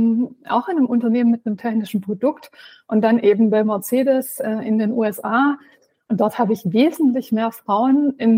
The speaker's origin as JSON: {"language": "German", "region": "Baden-Württemberg", "country": "Germany", "tie": "born or raised there", "said": "Ich bin auf dem Land aufgewachsen, Schwäbische Alb, damals natürlich limitierter Blick in die Welt."}